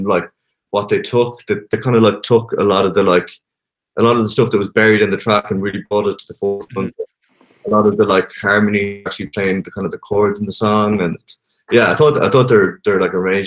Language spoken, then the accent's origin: English; Connacht, Ireland; I'm this lad from Mayo, like just in this like amazing studio, what am I actually doing here?